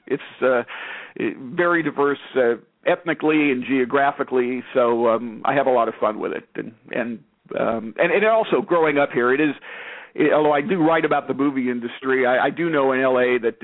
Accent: Los Angeles, California, United States; I'm born and raised in Los Angeles, and Los Angeles is a character.

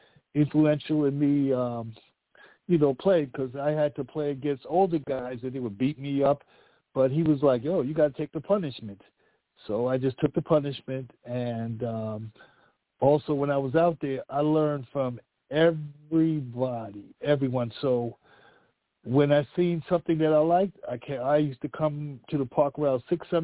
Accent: New York, United States; also born or lived in Canada; So that's when I was born in Canada. But we left there when I was like 4 or 5. We came to New York, and we was actually living in Brownsville with my other families

